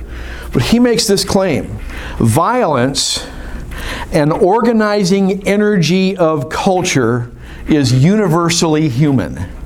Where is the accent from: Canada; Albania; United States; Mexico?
United States; Grand Rapids, Michigan; I grew up in Grand Rapids